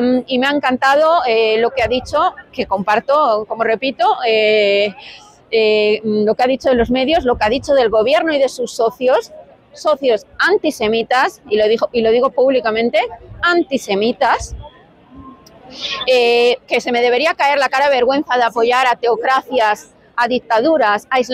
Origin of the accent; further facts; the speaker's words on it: Spain; mi marido, yo soy española